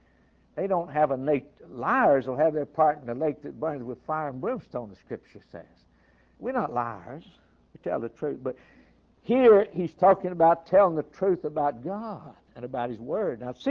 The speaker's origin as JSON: {"language": "English", "country": "Ireland", "said": "And I'm an Irishman, so I know something about anger."}